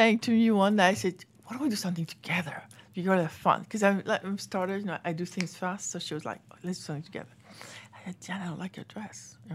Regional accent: Paris, Île-de-France, France; In Paris.

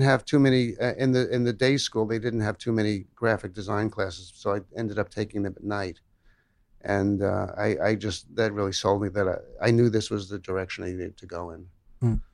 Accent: Brooklyn, New York, United States; Growing up in Brooklyn at that time, I tell this story a lot, that I grew up near Coney Island.

